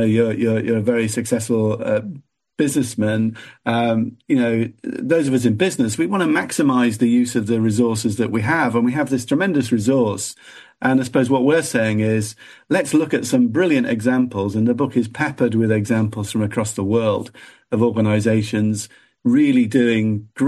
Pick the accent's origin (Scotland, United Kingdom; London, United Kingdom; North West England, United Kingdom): North West England, United Kingdom; Liverpool; I grew up in inner city Liverpool. I was born in Toxteth, and there were no jobs.